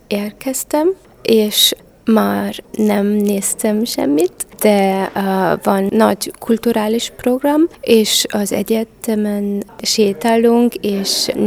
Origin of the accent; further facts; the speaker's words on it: Austria; Hungarian is a second language; és osztrák vagyok. A magyar nyelv szerintem nagyon szép, és a Bécsi Egyetemen magyarul tanultam